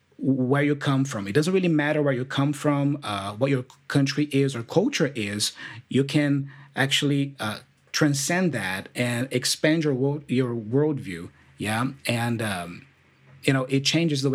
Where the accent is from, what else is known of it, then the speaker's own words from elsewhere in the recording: Brazil; English is a second language; For example, I come from Brazil, right?